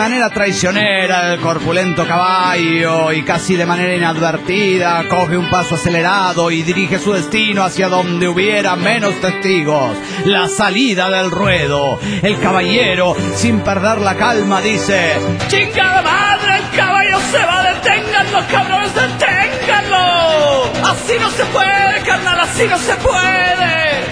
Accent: Los Andes, Valparaíso, Chile; de los Andes, Chile, po.

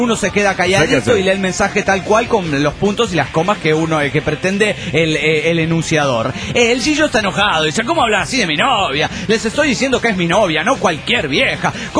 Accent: Salamanca, Guanajuato, Mexico; now in Ciudad Juárez, Mexico; Tengo 2 años de no ir a mi tierra, Salamanca, Guanajuato.

